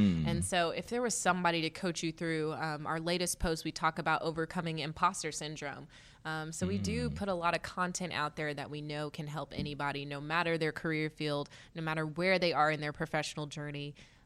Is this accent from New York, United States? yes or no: no; Dallas, Texas, United States; I am. I am born and raised in Dallas.